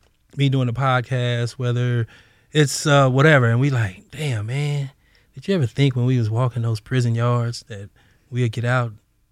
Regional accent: Los Angeles, California, United States; I grew up in South Central, like 77th and Compton Avenue.

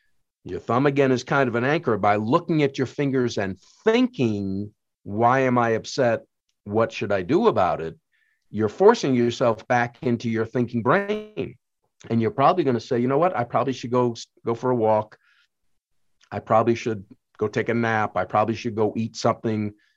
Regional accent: Rhode Island, United States; I'll try to put on my best Southern accent. I'm from Southern Rhode Island, but that was a bad joke.

